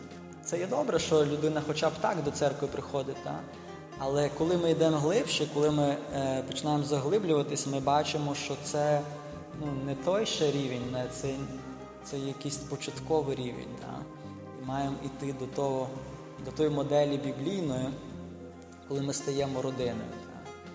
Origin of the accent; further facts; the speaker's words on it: Brest, Brest Region, Belarus; це було в моєму рідному місті, в Бресті.